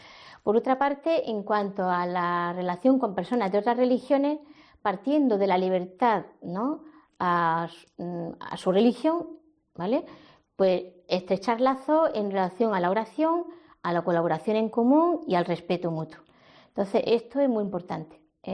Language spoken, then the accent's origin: Spanish; Granada, Andalusia, Spain; yo era estudiante de medicina en Granada, de donde soy precisamente, de Granada.